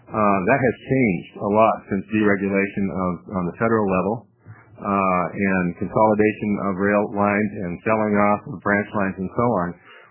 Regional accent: Portland, Oregon, United States; I'm actually from Portland. I'm not from that story.

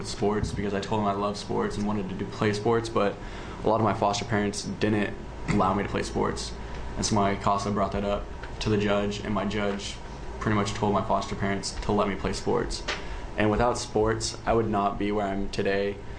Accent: United States; now in Newburgh, United States; I'm from Lincoln County, and I live in Newburgh now.

